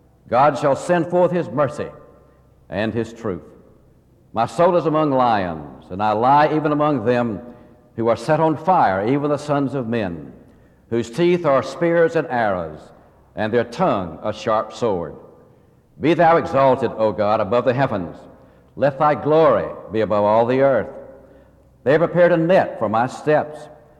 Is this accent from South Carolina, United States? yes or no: yes; South Carolina, United States; I grew up in South Carolina, even though I was gone from that state for many years. Invited to come back exactly 10 years ago.